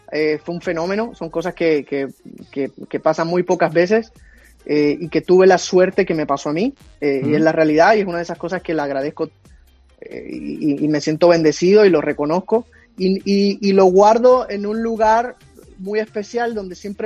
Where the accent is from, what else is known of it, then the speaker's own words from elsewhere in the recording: Puerto Rico; Me encanta, sabes que yo nací en Puerto Rico.